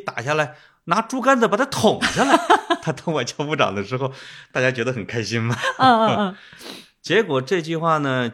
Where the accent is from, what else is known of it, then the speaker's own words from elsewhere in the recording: Henan, China; 死了很多人，我是河南人，这都是事实